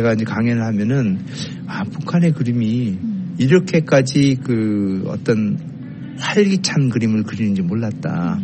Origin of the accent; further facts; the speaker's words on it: South Korea; born there; 제가 한국에서 태어났으니까